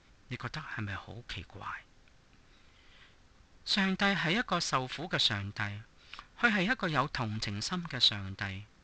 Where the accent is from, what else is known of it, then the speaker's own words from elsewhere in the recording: China; 好像我们中国人说的男子汉必然要承担。